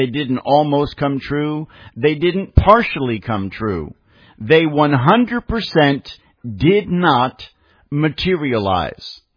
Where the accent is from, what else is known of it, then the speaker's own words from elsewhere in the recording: New Jersey, United States; And I'm from New Jersey.